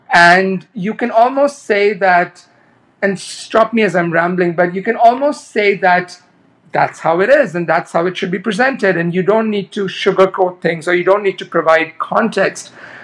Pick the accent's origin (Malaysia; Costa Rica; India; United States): India; I grew up in India, so it's fine with me